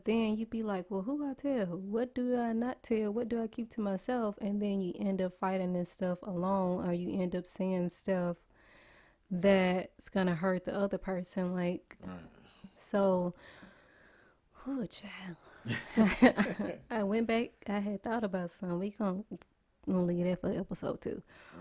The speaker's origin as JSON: {"language": "English", "region": "Louisiana", "country": "United States", "lives_now": "Houston, United States", "said": "So we met at our we live in Houston, Texas. I am from Louisiana. Okay, put your L's up. So, yeah, we live in Houston, Texas right now. So, we met in Louisiana."}